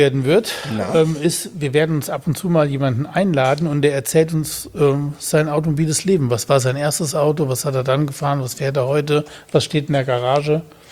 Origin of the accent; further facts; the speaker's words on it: Betzdorf, Rhineland-Palatinate, Germany; als ich Kind war, bin ich aufgewachsen in Betzdorf. Betzdorf im Siegerland, also am Rande vom Siegerland. Also Betzdorf gehört ja eigentlich noch zum Westerwald sozusagen. Das ist so am Fuß, Betzdorf an der Sieg.